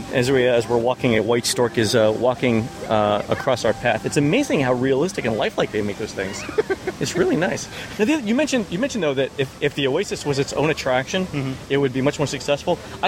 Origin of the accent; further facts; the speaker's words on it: Canada; We're Canadian.